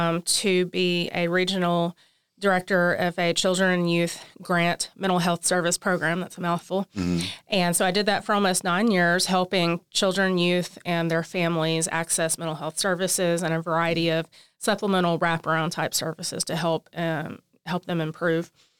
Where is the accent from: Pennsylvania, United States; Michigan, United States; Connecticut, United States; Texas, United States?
Texas, United States; Tyler; Well, I am from Tyler